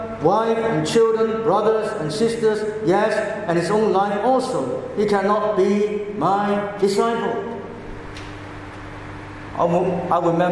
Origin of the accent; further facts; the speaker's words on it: Hong Kong; I remember growing up in Hong Kong.